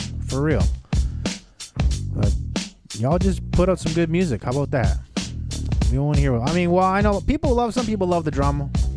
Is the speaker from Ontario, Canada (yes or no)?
no; Winnipeg, Manitoba, Canada; whether it's in Winnipeg, my hometown, born and raised, or I'm out and about traveling.